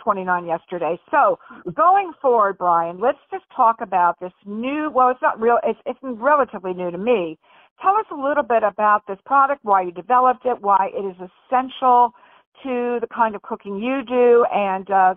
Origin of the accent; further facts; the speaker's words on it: San Diego, California, United States; I've told you many times that I'm from San Diego. San Diego's a foodie city.